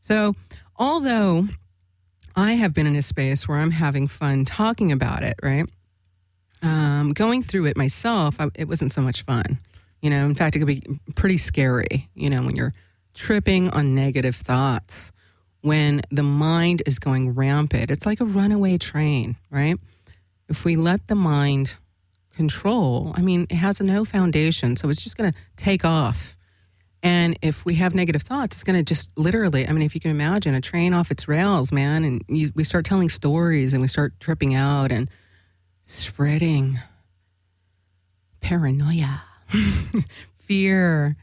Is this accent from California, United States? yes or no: yes; Los Angeles, California, United States; born there; I was born in East LA.